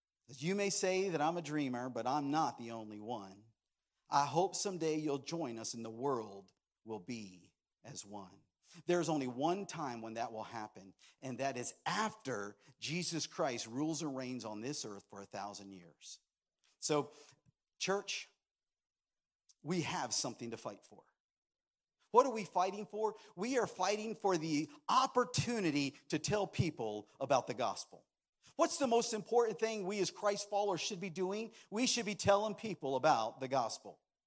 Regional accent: United States; And I'm here to tell you that I thank God that I'm an American.

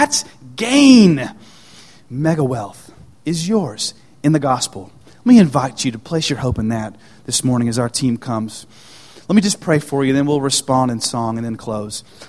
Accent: United States; and I'm really happy because I'm an American, and I have stuff.

